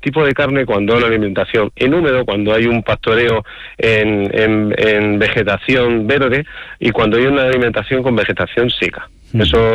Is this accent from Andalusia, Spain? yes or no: yes; Cuevas del Campo, Andalusia, Spain; Y entre ellos pues se encuentra mi pueblo, que se llama Cuevas del Campo.